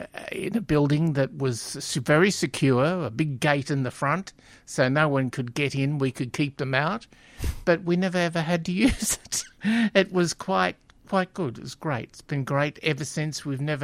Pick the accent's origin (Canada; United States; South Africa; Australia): Australia; Coburg, Victoria; Yes, I was born in Coburg. I grew up in Coburg until I was around about 16. Mum decided to build a house in Pasco Vale South, which we moved there.